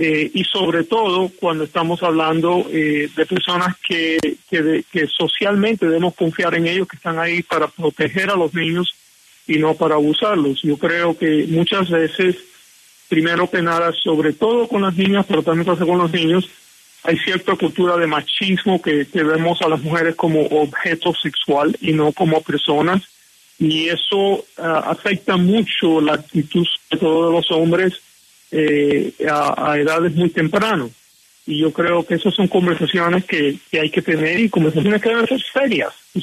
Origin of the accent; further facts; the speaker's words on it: Cuba; now in United States; en mi caso yo soy cubano, llegamos inclusive a través de los vuelos de la libertad, llegamos a Miami, estuvimos en la Casa de la Libertad, y después mi familia estaba ya todo en California.